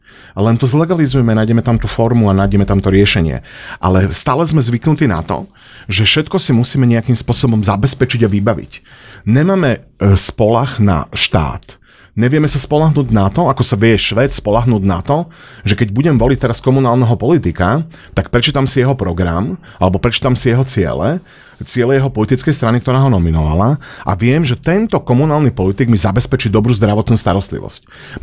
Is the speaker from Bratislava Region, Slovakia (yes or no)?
yes; Bratislava, Bratislava Region, Slovakia; Ja som rodený Petržalčan. Narodil som sa v Petržalke, dlho som tam aj žil, potom sme sa sťahovali do iných mestských častí, potom som bol dlho v zahraničí, potom som sa opäť vrátil a dneska som zase v Petržalke.